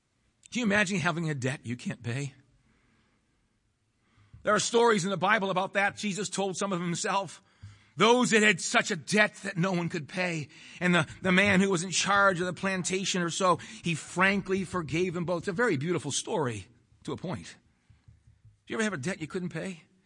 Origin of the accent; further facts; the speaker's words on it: Chelsea, Massachusetts, United States; I grew up near Boston. I was born in the city of Chelsea, filthy little city. And I was born in that little city.